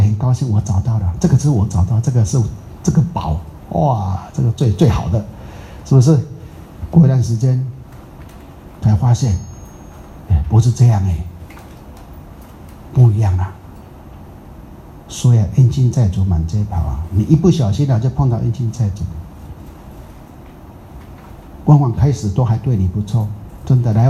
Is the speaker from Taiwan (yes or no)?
yes; Taiwan; 我台湾人吼，讲福建话啊，我闽南话